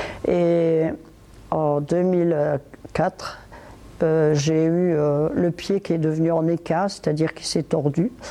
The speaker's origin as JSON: {"language": "French", "town": "Rheims", "region": "Hauts-de-France", "country": "France", "tie": "born there", "said": "je suis née dans le Nord en 1939 à Rheims, près de Valenciennes. Je suis l'aînée d'une famille nombreuse. Une famille ouvrière"}